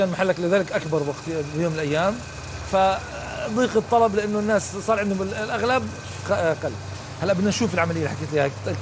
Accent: Northern District, Israel; والذي يميزنا نحن كفلسطينيين نعيش في هذه البلاد

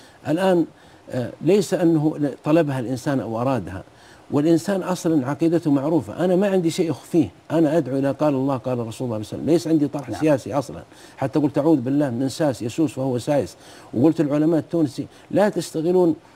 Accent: Saudi Arabia; الواجب أن نكون على قدر المسؤولية، على درجة مسؤوليتنا من الحرمين من السعودية أن نمثل ديننا أحسن تمثيل.

